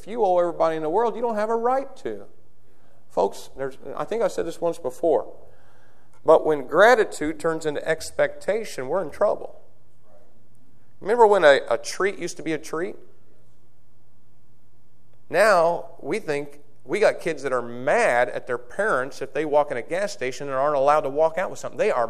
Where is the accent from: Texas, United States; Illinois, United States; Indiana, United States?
Indiana, United States; Brazil; When I was growing up in Brazil, he'd take us.